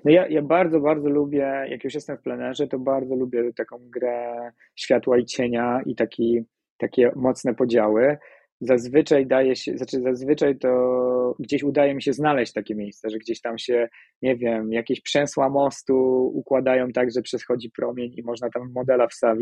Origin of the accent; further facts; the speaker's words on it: Łódź, Łódź Voivodeship, Poland; ja jestem z Łodzi i to wszystko, te początki się działy gdzieś tam w Łodzi